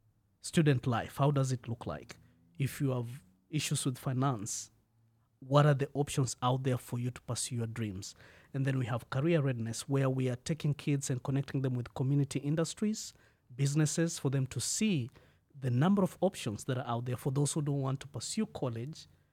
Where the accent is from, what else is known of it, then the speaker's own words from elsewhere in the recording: Kenya; moved away as an adult; now in United States; I'm originally from Kenya. I've been in the U.S. since 2014.